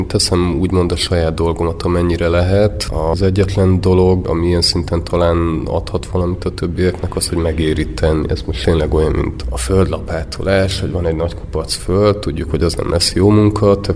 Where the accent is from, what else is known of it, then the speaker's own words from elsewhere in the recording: Kápolnásnyék, Fejér, Hungary; also born or lived in Pécs; Pécsen születtem, nevelőszülőknél nőttem fel, és a mostani szüleim nevelőszüleimnél lakom már, lassan súroljuk a negyed évszázad határát, és én ott is nőttem föl, Kápolnásnyéken, az általános iskolát ott végeztem